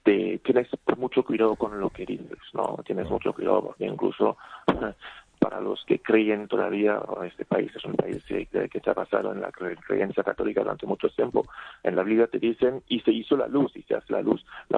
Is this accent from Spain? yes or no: yes; Spain; Yo siempre he defendido España porque aquí es donde he crecido. Soy español y no voy a permitir que nadie tilde mi país de racista.